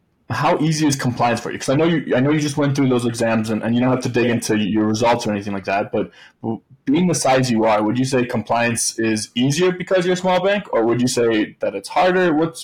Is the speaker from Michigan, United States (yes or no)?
yes; Michigan, United States; I'm actually from Michigan myself, so winters and everything like that, I'm used to those.